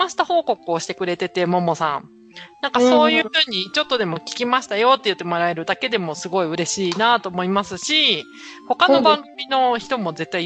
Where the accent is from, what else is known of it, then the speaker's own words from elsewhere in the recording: Wakayama, Japan; 私の地元、和歌山県の方言をいくつかピックアップしてみました。